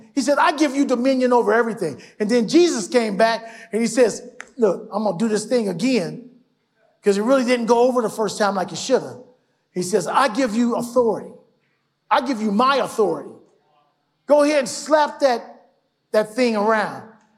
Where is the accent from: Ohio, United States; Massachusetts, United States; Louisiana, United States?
Ohio, United States; Cleveland; But when I was growing up in Cleveland, we went down to the mall.